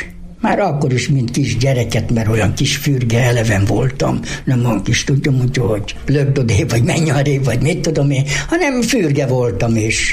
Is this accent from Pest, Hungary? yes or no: yes; Dunakeszi, Pest, Hungary; born there